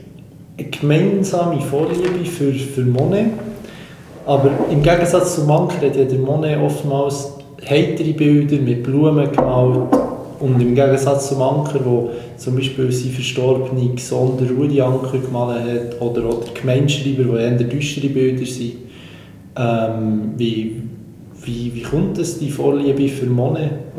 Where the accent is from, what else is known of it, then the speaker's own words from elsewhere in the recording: Thun, Bern, Switzerland; Ich komme ja aus Thun, die gehen gerne am Thunersee in die Ferien.